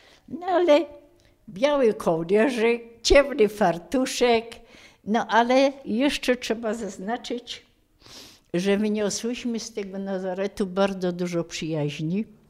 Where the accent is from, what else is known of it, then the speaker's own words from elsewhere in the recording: Kalisz, Greater Poland Voivodeship, Poland; born there; No i ja też urodziłam się w Kaliszu, kocham Kalisz